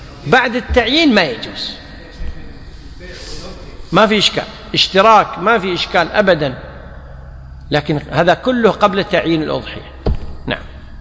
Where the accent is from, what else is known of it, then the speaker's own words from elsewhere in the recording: Kuwait; حتى عندنا بالكويت، أندر من النادر أن تجد إنسان يذبح مثلا أنثى